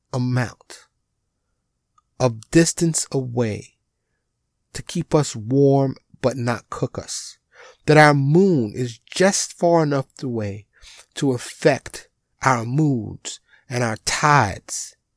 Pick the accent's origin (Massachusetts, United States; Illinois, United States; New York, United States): New York, United States; I remember when I was young, living in New York, born and raised in New York, of course, going to the Hayden Planetarium.